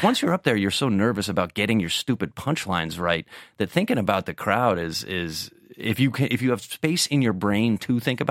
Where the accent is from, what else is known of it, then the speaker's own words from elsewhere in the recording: Washington, D.C. area, United States; in my hometown, the suburb of D.C.